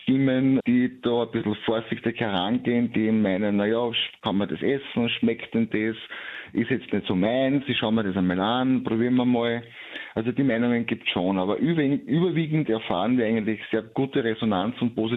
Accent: Vienna, Austria; also bei uns in Wien sagt man Paradeiser dazu

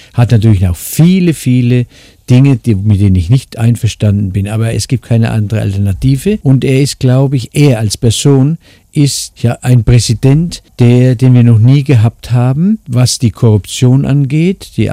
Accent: Germany; moved away as an adult; Es hat so viele Vorteile, Deutschland. Es ist mein Heimatland. Aber dort ist die Gewohnheit 40 Jahre. Würde ich sagen, hier ist mein Heimatland und dort ist meine, was sagt, zweite Heimat, Adoptivheimat.

